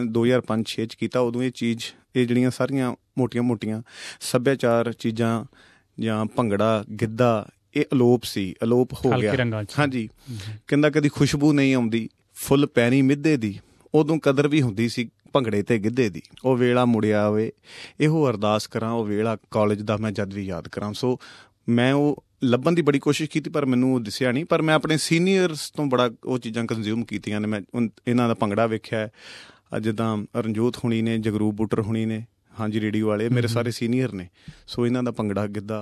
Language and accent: Punjabi; Machhi Nangal, Punjab, India; ਪਿਛੋਕੜ ਮਾਝਾ ਜੀ ਰਹਿਣ ਵਾਲਾ ਅੰਮ੍ਰਿਤਸਰ ਦਾ ਜੀ ਜੰਮਪਲ ਅੰਮ੍ਰਿਤਸਰ ਸ਼ਹਿਰ ਦੇ ਨਾਲ ਦੇ ਮਾਝੇ ਦੇ ਅਜਨਾਲਾ ਸਾਡੀ ਤਹਿਸੀਲ ਪਿੰਡ ਮਾਛੀ ਨੰਗਲ ਸੰਗਸਪੁਰੇ ਦੇ ਲਾਗੇ ਫਤਿਹਗੜ੍ਹ ਚੂੜੀਆਂ